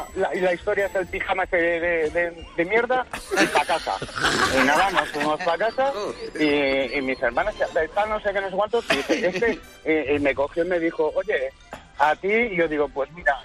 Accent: Hernani, Basque Country, Spain; De Hernani.

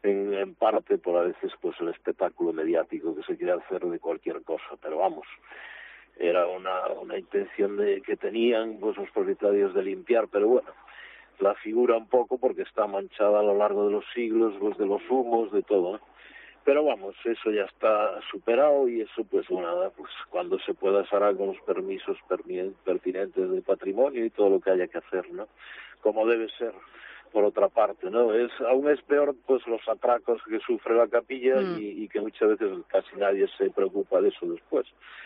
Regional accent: Galicia, Spain; somos gallegos

